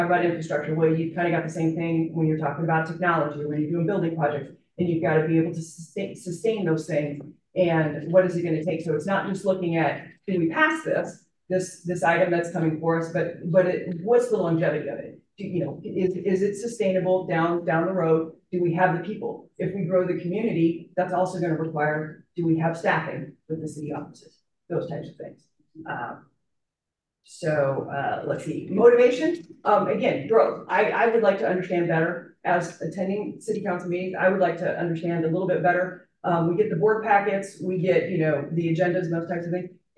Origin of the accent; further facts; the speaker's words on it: Iowa City, Iowa, United States; I was born and raised in Iowa City, and I ended up here